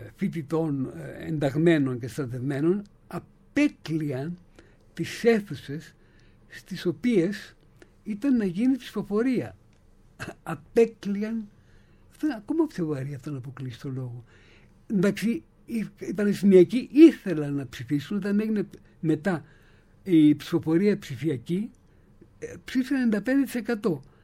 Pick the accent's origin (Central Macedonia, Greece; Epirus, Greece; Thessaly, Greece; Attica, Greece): Attica, Greece; Athens; Εγώ έρχομαι από Αθήνα. Και από Λόφους Κουζέ.